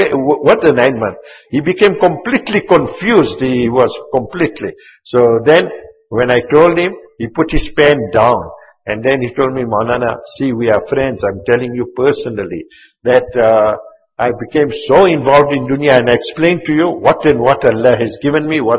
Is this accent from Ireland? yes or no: no; South Africa; They are so Muslim like me that we as generally South African Muslims, very good Muslims.